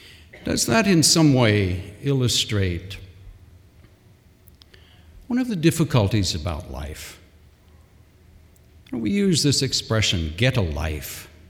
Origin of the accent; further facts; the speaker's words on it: Canada; Now, I am a Canadian.